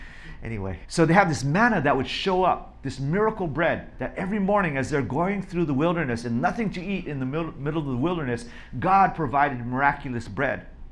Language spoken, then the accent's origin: English; Hawaii, United States; I'm from Hawaii, I have no idea what a Passover meal even is